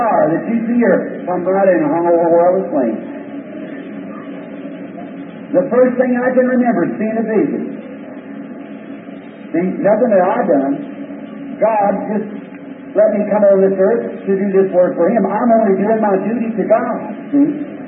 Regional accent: Ireland; She is a Spanish woman, and I'm Irish. What a difference. All right. Notice, those people came from Spain, mine from Ireland.

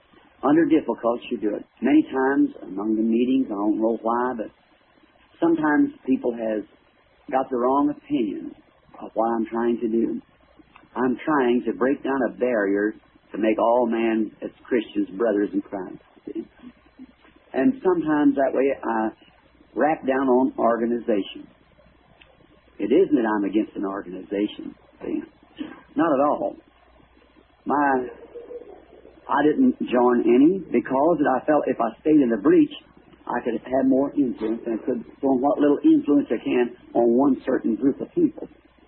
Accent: the South, United States; I'm a Southerner.

